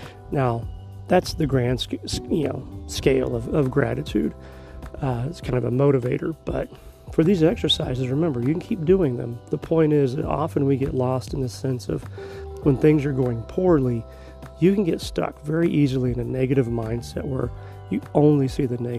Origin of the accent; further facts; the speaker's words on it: Wichita, Kansas, United States; As you know, if you're from Wichita, I grew up in the Plainview area. You know, I went to Jardine Junior High.